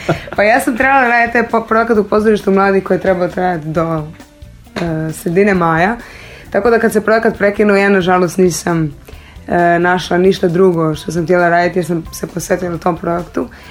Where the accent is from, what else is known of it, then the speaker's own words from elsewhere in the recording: Pula, Istria County, Croatia; jer je Pula moj rodni grad, ovdje nekako prebivam povremeno.